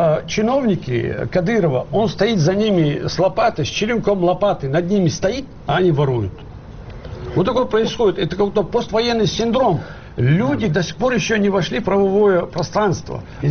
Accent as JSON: {"language": "Russian", "town": "Grozny", "region": "Chechnya", "country": "Russia", "tie": "born there", "said": "я знаю чеченцев, я там родился в Грозном."}